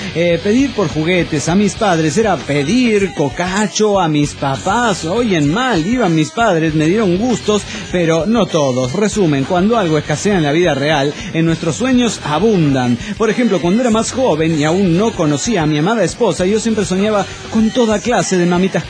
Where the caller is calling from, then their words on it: Xalapa, Veracruz, Mexico; de Jalapa, Veracruz.